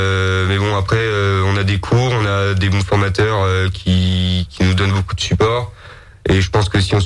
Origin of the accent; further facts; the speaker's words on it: Bourges, Centre-Val de Loire, France; De Bourges.